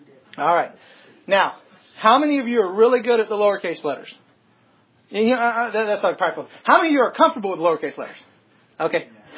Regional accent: the South, United States; but I'm from the South and cake r square, pi r round.

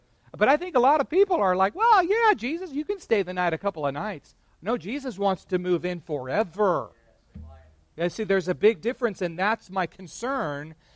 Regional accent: California, United States; I grew up in California. Certainly at Central California, but certainly not a place of moral and virtue.

